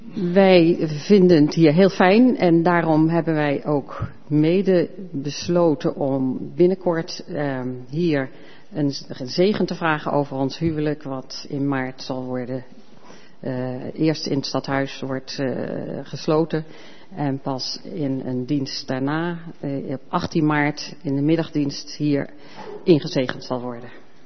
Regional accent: Veldhoven, North Brabant, Netherlands; Ik kom zelf uit Veldhoven en heb daar bij de PKN gekerkt.

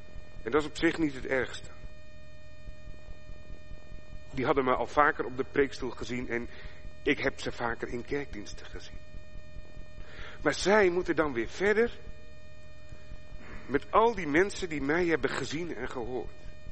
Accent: Dordrecht, South Holland, Netherlands; born there; om ook eens in mijn geboorteplaats Dordrecht voor te gaan

